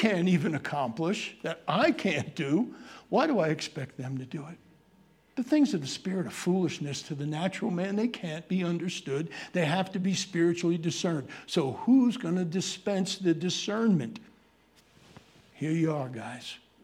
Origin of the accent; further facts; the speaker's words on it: New York, United States; I'm a New Yorker, and you do these and those and all that together, and our tongues are kind of like